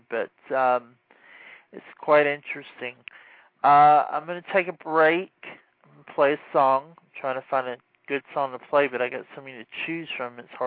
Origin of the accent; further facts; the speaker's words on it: Atlanta, Georgia, United States; now in Idaho, United States; But, you know, I'm from the Atlanta area. I was born and raised in Atlanta.